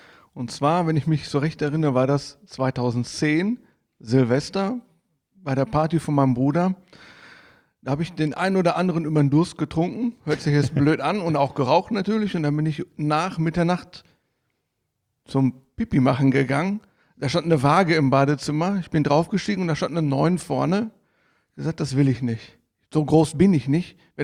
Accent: North Rhine-Westphalia, Germany

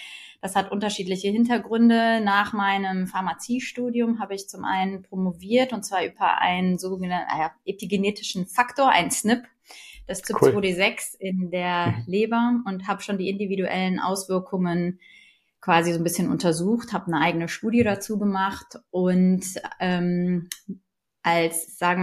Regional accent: Cologne, North Rhine-Westphalia, Germany; Ich komme aus Köln. Ich bin Mutter von zwei Jungs und Apothekerin, selbstständige Apothekerin aus Köln mit zwei Apotheken.

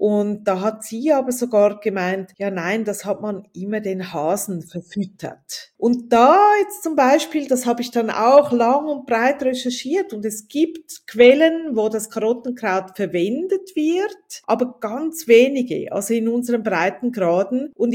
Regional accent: Switzerland; Also das hat man bei euch in Deutschland, bei uns in der Schweiz früher sehr oft gegessen

